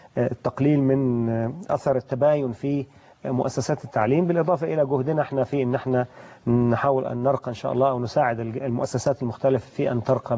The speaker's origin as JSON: {"language": "Arabic", "country": "Egypt", "said": "احنا كمصريين من أعضاء التدريس"}